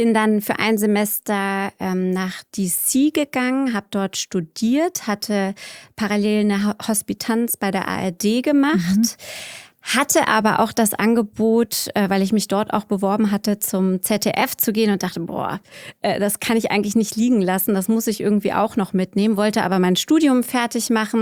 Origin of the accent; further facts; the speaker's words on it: Germany; now in United States; ich als Deutsche in den USA